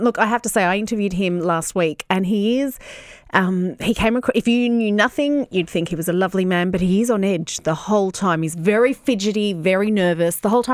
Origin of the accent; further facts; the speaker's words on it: Australia; I went, oh, from Australia.